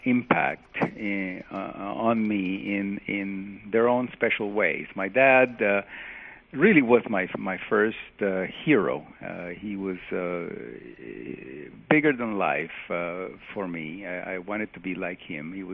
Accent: Costa Rica; also born or lived in Venezuela; I was born in Costa Rica in 1950, nice even number. And I was just a normal, regular boy. I actually spent a fair amount of time of my childhood in Venezuela.

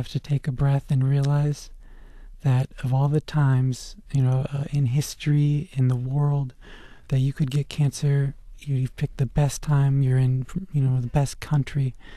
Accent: Omaha, Nebraska, United States; born there; I was born in Omaha, Nebraska, and I was a quiet sort of kid

